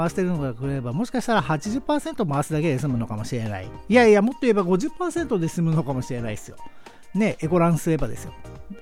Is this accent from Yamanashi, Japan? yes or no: yes; Yamanashi, Japan; 山梨、地元の山梨では土曜日の9時半からやってるということでございますけども